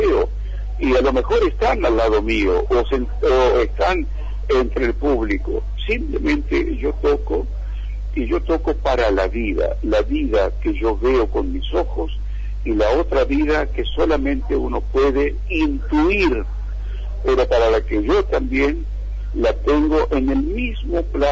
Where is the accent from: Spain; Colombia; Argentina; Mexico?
Argentina; born there; moved away; aun cuando esté muy muy muy lejos de mi tierra, de mi nacimiento, que es Argentina